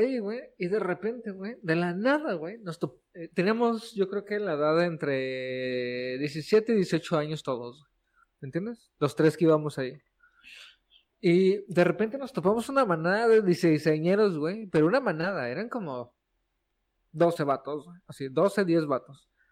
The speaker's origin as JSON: {"language": "Spanish", "region": "Mexico City", "country": "Mexico", "said": "No, pues pues soy chilango, güey. Yo nunca he dicho que no soy chilango, güey."}